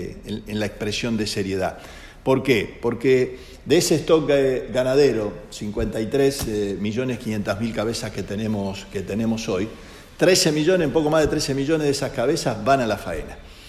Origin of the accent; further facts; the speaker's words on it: Santa Fe, Argentina; como santafesino, donde el 44% de las exportaciones argentinas se producen en nuestras plantas